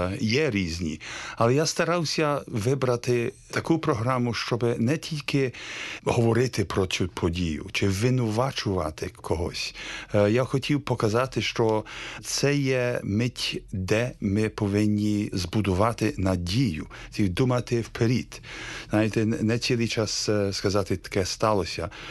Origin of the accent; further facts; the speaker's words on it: United Kingdom; Ukrainian is a second language; Англія, я є британець